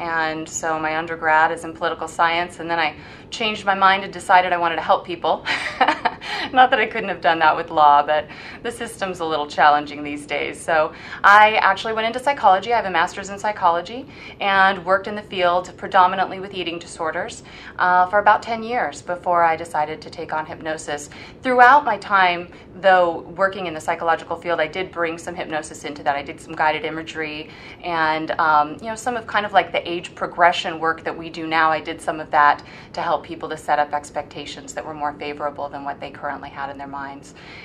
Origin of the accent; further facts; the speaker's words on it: Huntington Beach, California, United States; Well, I am a Southern California girl, born and raised in Huntington Beach, California.